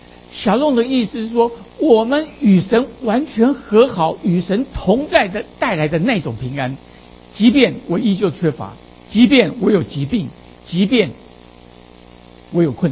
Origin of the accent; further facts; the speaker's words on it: China; 尤其是我们中国人，我们总是希望把我最完美的、最光鲜的、最亮丽的一面带到弟兄姊妹的面前